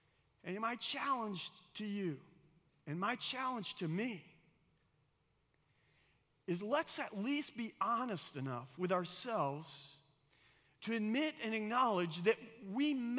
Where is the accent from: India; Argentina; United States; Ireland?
Argentina; I grew up in South America, in Argentina. A lot of my closest friends were Argentines